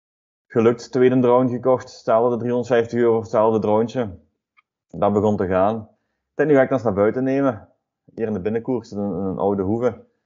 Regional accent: Bilzen, Flanders, Belgium; Ik kom uit Bilzen, Limburg. Dat zullen jullie allemaal wel horen.

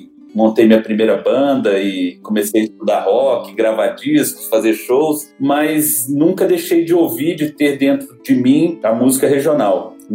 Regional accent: Brasília, Federal District, Brazil; Isso, nasci em Brasília, nascido e criado.

